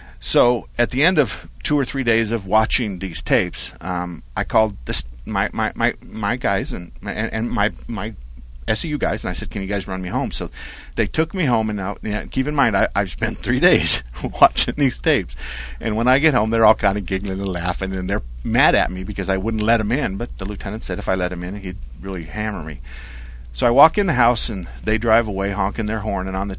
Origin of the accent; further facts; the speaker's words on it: Douglas, Arizona, United States; I was born and raised in Douglas. There's five generations of my family either above or below the ground. The border fence was transparent when I was a kid. We played with the Mexican kids and they came and played with us.